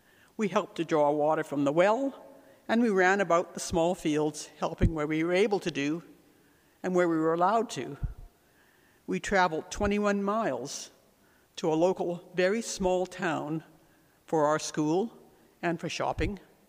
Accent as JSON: {"language": "English", "country": "Canada", "tie": "born there", "said": "I was born in Canada just after the World War II."}